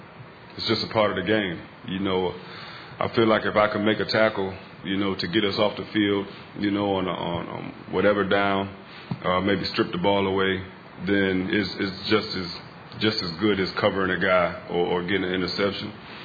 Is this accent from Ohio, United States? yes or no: yes; Ohio, United States; You know, I grew up in Ohio, and so it was Cleveland Browns, Cincinnati Bengals, and I was actually a Giants fan.